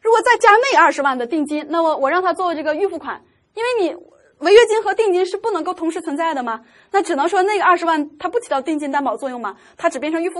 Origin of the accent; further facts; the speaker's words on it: Jilin, China; 有的学员问我哪儿的人，我老家是在吉林啊。